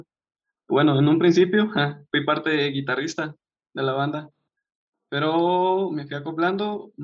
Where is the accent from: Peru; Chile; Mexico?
Mexico; Morelia, Michoacán; Yo soy de Morelia, siempre he sido de Morelia.